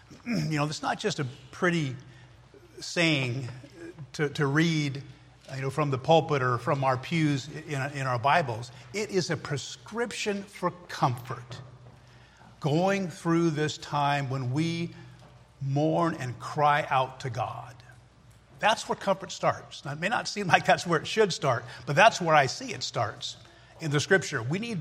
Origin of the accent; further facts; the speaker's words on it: United States; I'm an American. Okay? Americans.